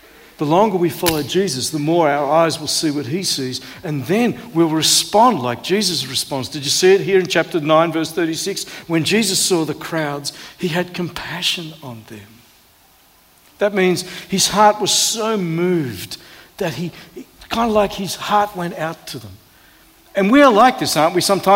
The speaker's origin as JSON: {"language": "English", "region": "Queensland", "country": "Australia", "tie": "born or raised there", "said": "I'm born and bred in North Queensland."}